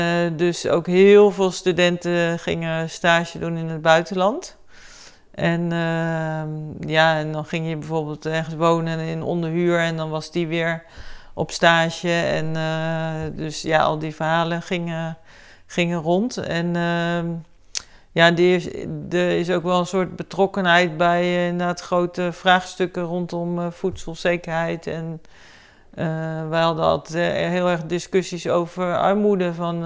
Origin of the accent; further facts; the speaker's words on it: Leusden, Utrecht, Netherlands; Ja, ik woonde in Leusden bij Amersfoort.